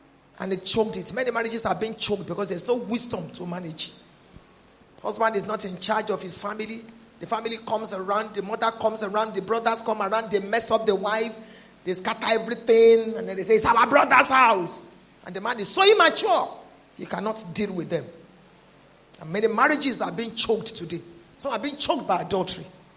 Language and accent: English; Ekiti, Nigeria; It's pounded yam, I want to eat, I am from Ekiti.